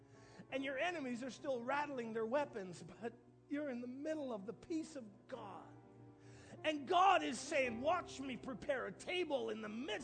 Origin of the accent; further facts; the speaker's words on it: the Maritimes, Canada; because I'm from the Maritimes